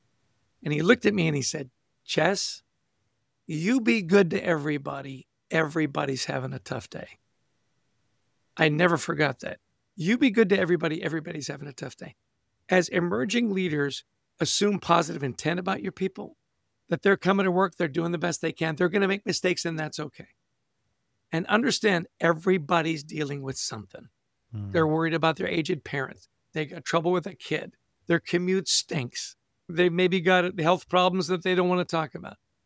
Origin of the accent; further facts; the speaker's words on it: Vancouver, British Columbia, Canada; also born or lived in Edmonton, Canada; I was born in Edmonton, Alberta, grew up in Vancouver, British Columbia.